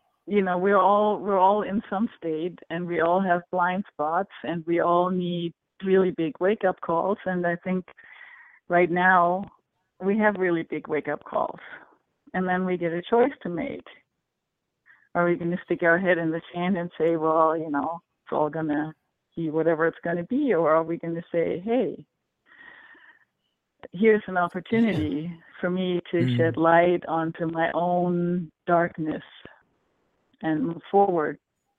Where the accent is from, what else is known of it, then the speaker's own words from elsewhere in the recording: Germany; now in United States; I am a foreign national, so I'm from Germany, but I live in the United States